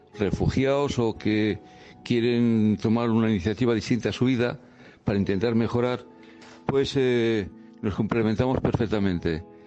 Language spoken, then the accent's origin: Spanish; Palencia, Castile and León, Spain; nacido y criado en Palencia, con P, como decimos los de aquí de Palencia, para que no se nos confunda. Ya estoy jubilado